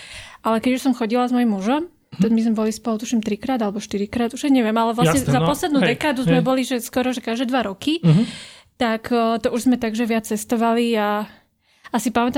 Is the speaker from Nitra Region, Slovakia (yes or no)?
no; Ivanka pri Dunaji, Bratislava Region, Slovakia; Ja som sa narodila, áno, na Kramároch, ale žila som v Ivanke pri Dunaji.